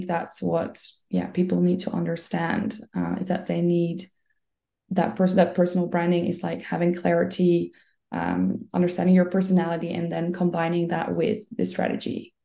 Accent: Netherlands; first language Dutch; English is a second language; And I'm also Dutch, so English is not my native language.

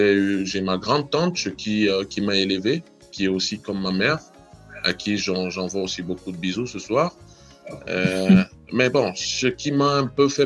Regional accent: Cameroon; also born or lived in Yaoundé; Je viens de Daido, dans une ville, la deuxième ville du Cameroun, je dirais. Enfance plaisir. J'ai fait Yaoundé aussi.

